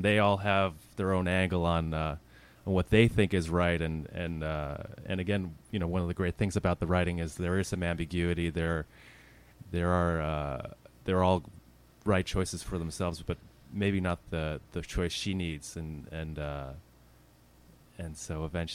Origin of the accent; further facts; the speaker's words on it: Long Island, New York, United States; And I'm also from New York, too, originally from Long Island.